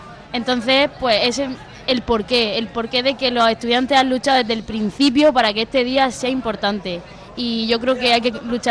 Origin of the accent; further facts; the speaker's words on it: Santomera, Region of Murcia, Spain; de mi pueblo, de Santomera